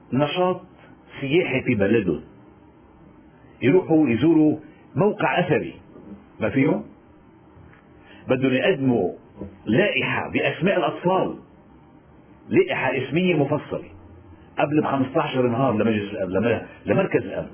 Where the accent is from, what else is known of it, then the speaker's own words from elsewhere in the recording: Lebanon; نحن بلدنا مش بس في حرية، في فوضى، بس ما مش وعيد في بلدنا لبنان.